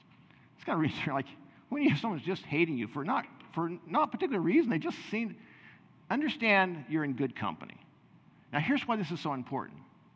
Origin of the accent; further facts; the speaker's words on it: United States; Now, being an American, we don't really understand this, right?